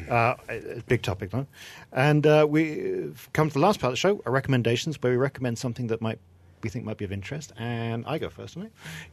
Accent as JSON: {"language": "English", "region": "England", "country": "United Kingdom", "tie": "born or raised there", "said": "You see, I grew up in England"}